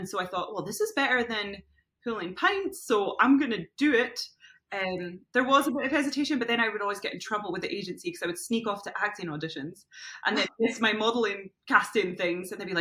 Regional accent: Scotland, United Kingdom; I'm Scottish.

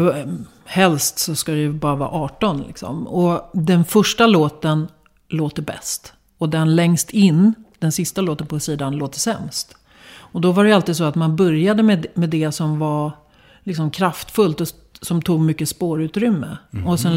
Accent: Västerbotten County, Sweden; now in Stockholm, Sweden; Johannes på Hagagatan i Stockholm, som är en västerbottning precis som jag.

